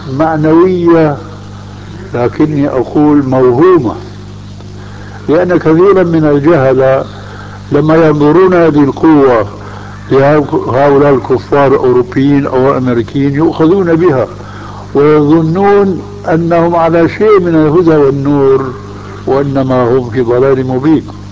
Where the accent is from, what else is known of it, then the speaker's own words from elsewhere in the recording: Syria; فعمت هذه الضلالة في الشباب المسلم عندنا في سوريا، لأن الاستعمار الفرنسي حكم بلادنا